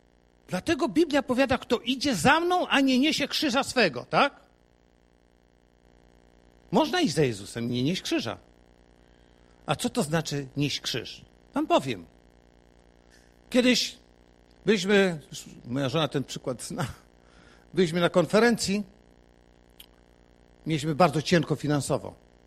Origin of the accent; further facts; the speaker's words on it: Silesian Voivodeship, Poland; u nas na Śląsku się mówi, Ślązacy, tacy typowi Ślązacy